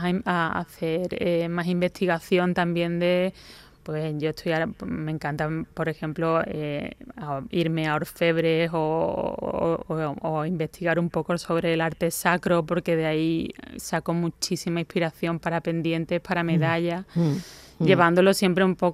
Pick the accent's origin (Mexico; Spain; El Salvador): Spain; Seville, Andalusia; soy de Sevilla